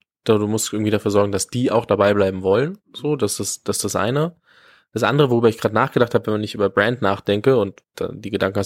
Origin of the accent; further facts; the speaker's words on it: Bavaria, Germany; ich komme aus der Nähe von Nürnberg